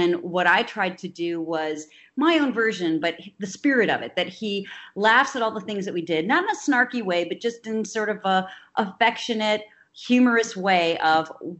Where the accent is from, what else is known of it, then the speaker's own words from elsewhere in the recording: Upper Midwest, United States; also born or lived in New York City; I was born in 1960 in New York City, but I grew up in the upper Midwest. And bounced around between 5 different grade schools and 3 different high schools.